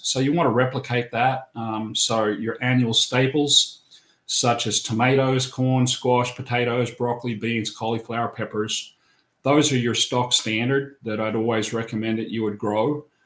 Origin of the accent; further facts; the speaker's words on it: Adrian, Michigan, United States; right in my hometown here in Adrian, Michigan.